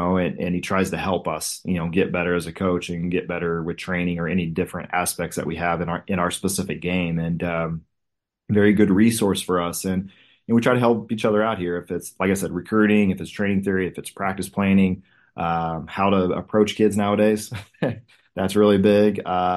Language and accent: English; Houston, Texas, United States; I'm an Astros fan. I grew up in Houston. So I grew up in Houston, and long time Houston fan of everything. Texas Longhorn fan. So it's yeah, I'm Texas through and through